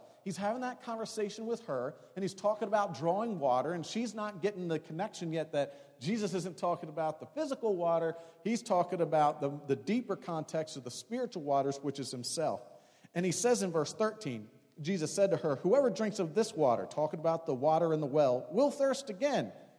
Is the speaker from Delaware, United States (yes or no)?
yes; Delaware, United States; Where I grew up in Delaware, we had a pond in our backyard out in the woods.